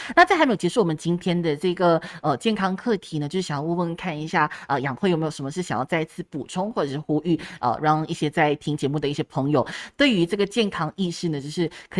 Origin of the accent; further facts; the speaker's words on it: Malaysia; 我们马来西亚人其实应该要怎么样去提升这个运动水平